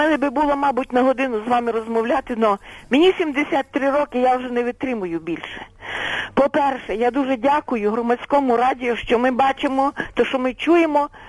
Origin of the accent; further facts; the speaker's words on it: Zakarpattia Oblast, Ukraine; Тому що ми, закарпатці, ми українці, хоч у нас змішане, ви знаєте, що таке Закарпаття.